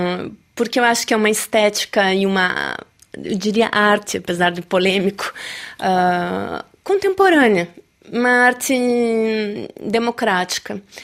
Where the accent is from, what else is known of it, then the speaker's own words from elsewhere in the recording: Brazil; Eu entendi fora do Brasil o quanto eu sou brasileira. E o quanto eu tenho orgulho e prazer de ser brasileira